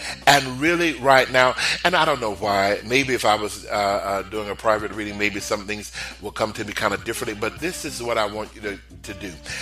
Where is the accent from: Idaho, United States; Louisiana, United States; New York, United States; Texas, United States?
Texas, United States; See, I'm originally from Texas. Everybody know that.